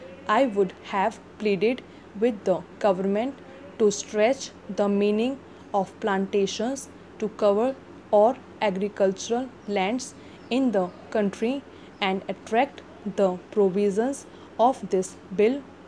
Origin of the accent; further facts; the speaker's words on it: West Bengal, India; I come from West Bengal, where tea plantation is a big factor